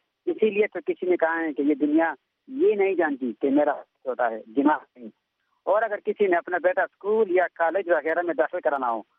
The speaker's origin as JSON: {"language": "Urdu", "town": "Kanai", "region": "Khyber Pakhtunkhwa", "country": "Pakistan", "said": "میرا تعلق پاکستان کے خیبر پختونخوا کے ضلع بڑگرام کے خوبصورت گاؤں کنائی سے ہے."}